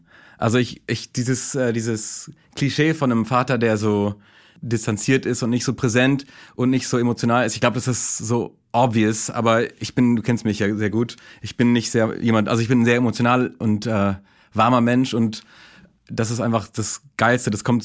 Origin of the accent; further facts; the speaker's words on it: Berlin, Germany; Ich komme aus Berlin und bin, wir haben gerade festgestellt, ich bin 36.